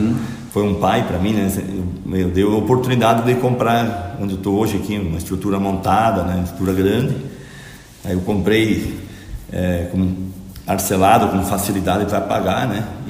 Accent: Linha Marcon, Brazil; Eu venho da linha Marcon, né? A gente, meu pai e minha mãe, somos 10 irmãos, né? Eu fiquei até quase os 22 anos na linha Marcon, trabalhando na roça, né? Na atividade de pecuária, suíno e mais grãos.

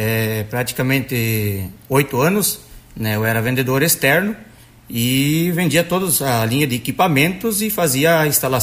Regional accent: Palmitos, Santa Catarina, Brazil; Eu sou natural de Palmitos, né? Nasci na linha Lambari Palmitos. … E hoje, desde 2010 que a gente saiu da agricultura e está trabalhando na cidade.

